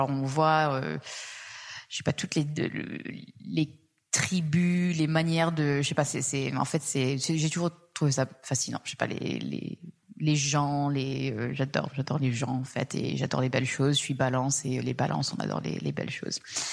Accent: Saint-Germain-en-Laye, Île-de-France, France; born there; also born or lived in London, United Kingdom; je suis née en France, à Saint-Germain-en-Laye. Et j'ai pas mal déménagé quand j'étais petite.

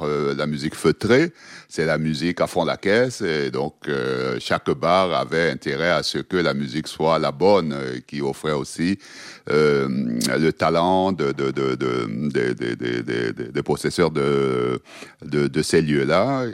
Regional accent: Douala, Littoral, Cameroon; Oui, je suis de Douala

